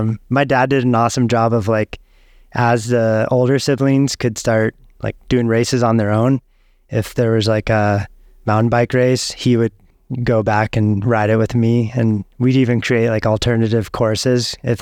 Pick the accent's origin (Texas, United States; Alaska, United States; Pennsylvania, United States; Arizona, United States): Alaska, United States; Fairbanks; Well, I grew up in Fairbanks, Alaska, and Fairbanks, maybe because of where it's located, the isolation, and just like the amazing outdoors that are available there.